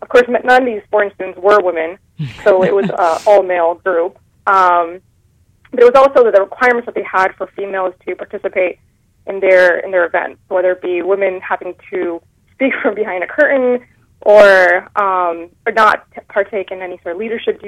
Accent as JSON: {"language": "English", "country": "United States", "tie": "born or raised there", "said": "my identity as an American Muslim. Growing up in America, throughout middle school even, in high school"}